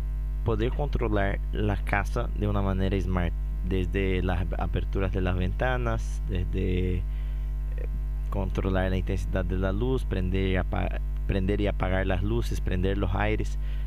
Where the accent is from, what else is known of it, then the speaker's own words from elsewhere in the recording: Brazil; Spanish is a second language; Para los que no saben, soy brasileño y estábamos muy acostumbrados al comercio de Ciudad del Este, donde trabajábamos netamente con brasileños.